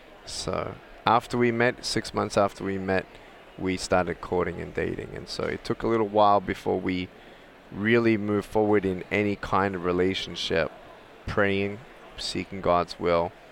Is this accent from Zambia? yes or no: no; Australia; moved away as an adult; now in Los Angeles, United States; just like I moved from Australia to LA 10 years ago.